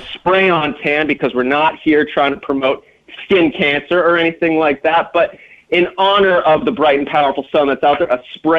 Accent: Arizona, United States; because my home state of Arizona, and it's finally our time.

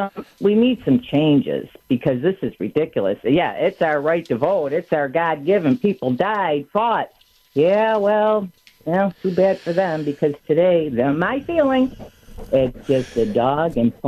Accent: Buffalo, New York, United States; I'm originally from South Buffalo.

